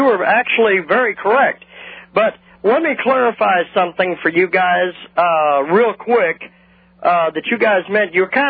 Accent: New Orleans, Louisiana, United States; And I'm originally from New Orleans, so obviously we didn't get any snow

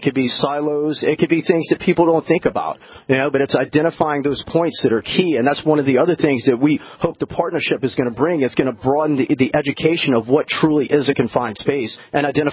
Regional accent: Louisiana, United States; being that I'm from South Louisiana, where it's 81 degrees today.

